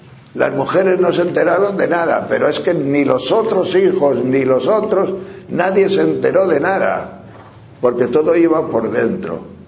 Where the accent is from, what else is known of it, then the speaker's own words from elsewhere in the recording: Palencia, Castile and León, Spain; yo andaba por las calles de Palencia, porque vengo de Palencia, allí estaba con mi familia